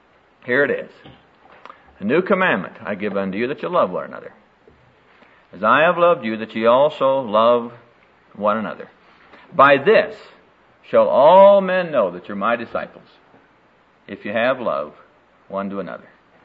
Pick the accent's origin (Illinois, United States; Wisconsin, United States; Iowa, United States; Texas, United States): Iowa, United States; Well, when I grew up in Iowa, in this little town back there, during high school days, I worked in a bakery.